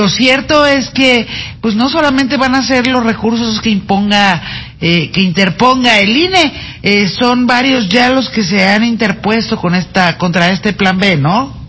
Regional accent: Mexico; como mexicanos y mexicanas, nos conviene sí o sí tener un árbitro fuerte

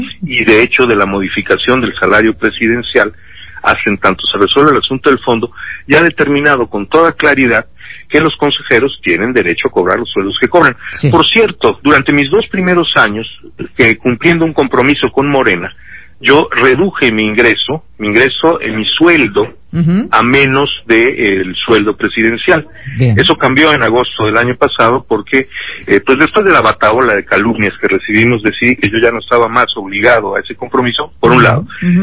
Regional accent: Yucatán, Mexico; now in Mexico City, Mexico; yo me vine de Yucatán a México a vivir

